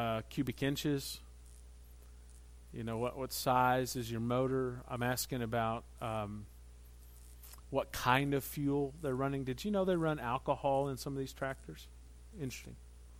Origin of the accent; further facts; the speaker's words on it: Anna, Illinois, United States; I grew up in Southern Illinois. I don't know if you know where Southern Illinois is. This is not it. Okay, when I'm in Chicago and I say Southern Illinois, they think Joliet. I'm from Anna, Illinois.